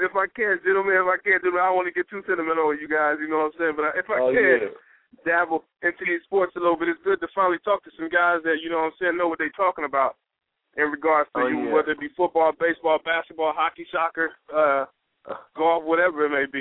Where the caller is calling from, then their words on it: Cleveland, Ohio, United States; I'm coming from C-Town, man, Cleveland, Ohio, baby. The Wasteland.